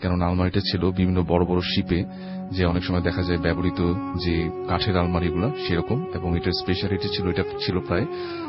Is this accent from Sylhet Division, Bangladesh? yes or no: no; Dhaka, Dhaka Division, Bangladesh; পুরান ঢাকা থেকে এসেছি।